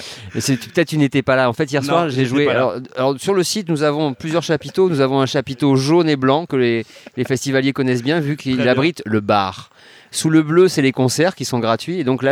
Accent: Toulouse, Occitanie, France; Mon accent, je peux prendre l'accent, c'est quand j'ai envie de me rendre sympathique.

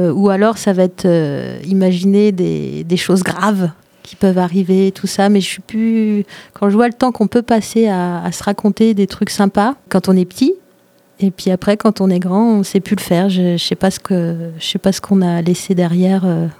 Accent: Auxerre, Bourgogne-Franche-Comté, France; moved away as an adult; Je suis née à Auxerre.

